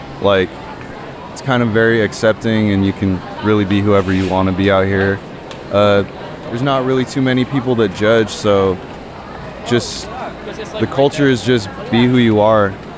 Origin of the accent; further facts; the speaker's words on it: Washington, United States; I grew up in Washington. I live in Renton, so I'm like 15 minutes south.